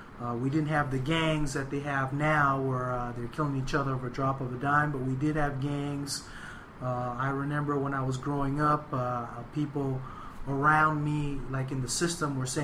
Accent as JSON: {"language": "English", "town": "San Francisco", "region": "California", "country": "United States", "tie": "born or raised there", "said": "And I grew up in the Mission, born and raised in San Francisco, got a family, wife and a daughter. So I'm Cuban and Puerto Rican. I was born here in San Francisco."}